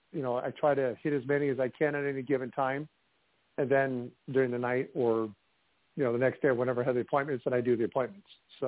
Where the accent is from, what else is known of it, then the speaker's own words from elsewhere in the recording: Iowa, United States; I have a lot of supporters from the Midwest, from my home state of Iowa.